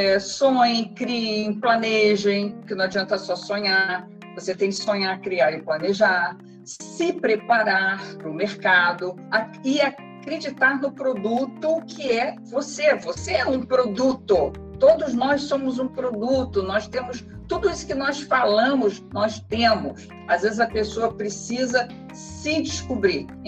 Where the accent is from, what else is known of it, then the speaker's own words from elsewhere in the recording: Vitória, Espírito Santo, Brazil; nesse calor da minha ilha, Vitória, Espírito Santo, eu sou capixaba da Gema